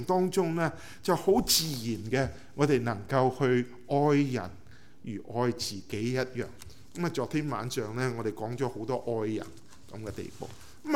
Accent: Tiu Keng Leng, Hong Kong; also born or lived in Vietnam; 我做过难民，我做过越南的华侨，我做过在调景岭长大的香港人， 我做过在北美留学的留学生，我做过北美的华人

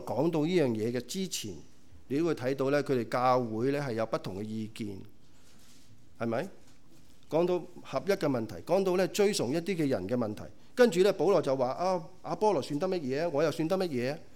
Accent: China; now in Canada; 我哋係中國人，住喺加拿大西方文化，係咪？

